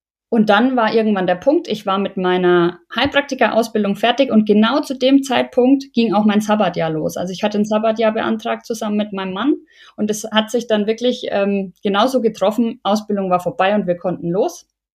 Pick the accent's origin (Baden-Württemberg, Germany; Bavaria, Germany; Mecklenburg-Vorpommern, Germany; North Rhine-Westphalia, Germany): Bavaria, Germany; now in Munich, Germany; Ich komme tatsächlich aus Unterfranken im Landkreis Schweinfurt und bin dann durch meinen Beruf, also du hast ja schon gesagt, ich bin Polizistin und bin dann nach meinem Studium nach München gekommen und bin dort auch bis heute geblieben. Also ich arbeite nach wie vor in München